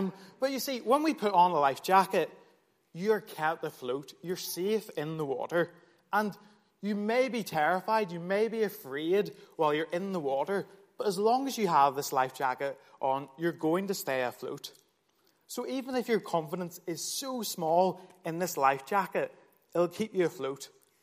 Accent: Ireland; So for me in particular, being an Irishman, I really struggle with the idea that whoever includes English rugby fans.

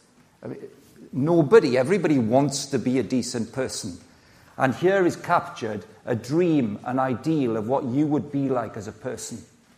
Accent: Llanelli, Wales, United Kingdom; moved away as an adult; also born or lived in Cardiff; now in Cambridge, United Kingdom; Well, I come from Llanelli, a very well-established, beautiful part of Wales, and then lived in Cardiff as an undergrad, student period, and then moved to Cambridge effectively 40 years ago

